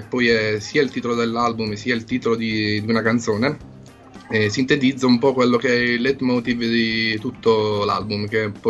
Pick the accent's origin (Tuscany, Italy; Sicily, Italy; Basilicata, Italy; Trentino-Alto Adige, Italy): Sicily, Italy; Alcamo; Io sono di Alcamo.